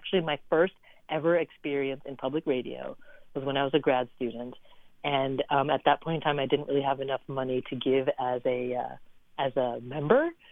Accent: Oregon, United States; because growing up in Oregon, I will always be profoundly connected to the Pacific Northwest of this country.

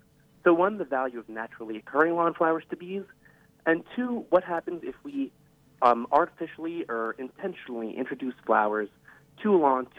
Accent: New York, United States; I know in my home state of New York it's commonly occurring

